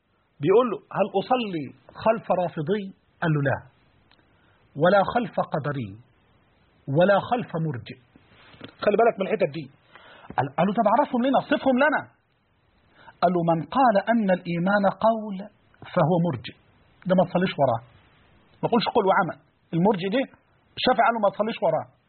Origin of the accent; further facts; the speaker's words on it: Egypt; الروايه المحفوظه عندنا كمصريين